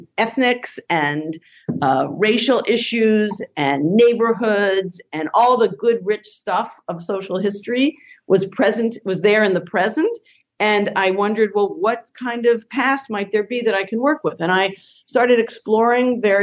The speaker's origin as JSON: {"language": "English", "region": "New York", "country": "United States", "tie": "born or raised there", "said": "I grew up in the New York area."}